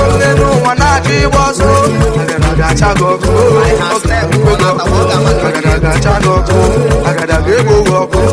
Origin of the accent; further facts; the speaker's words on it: Nigeria; I'm a Nigerian